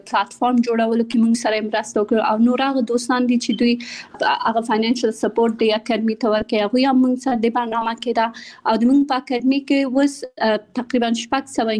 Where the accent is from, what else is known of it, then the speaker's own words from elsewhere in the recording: Kabul, Afghanistan; also born or lived in Pakistan; د مليحه اکاډمي بنسټ ایښودونکې یم. زه په کابل کې زیږیدلې او خپل ابتدایي تعلیمات مې په پاکستان کې کړای او بیا ثانوي او بیرته پانتون مې په کابل کې ویلای.